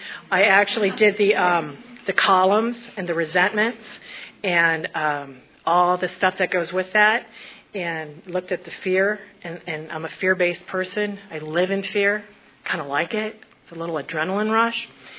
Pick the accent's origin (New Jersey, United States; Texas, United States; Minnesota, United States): Minnesota, United States; I come from Minnesota, and, you know, we have the Jesus loves you theory of the Lutherans, and that's the way I was raised